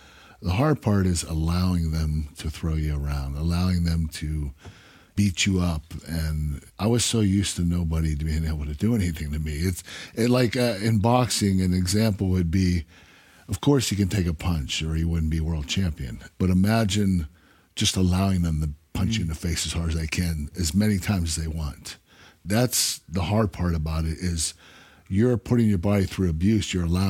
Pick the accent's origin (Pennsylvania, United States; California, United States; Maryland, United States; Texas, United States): Pennsylvania, United States; Pittsburgh; I was from Pittsburgh, that was Philadelphia.